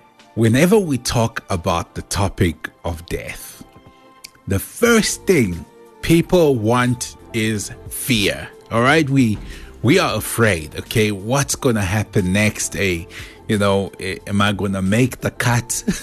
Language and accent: English; South Africa; also born or lived in Congo; I grew up in two different countries. So let's say I was born in the Congo and was there maybe for the first 5 years of my life. And then my parents brought me over to South Africa.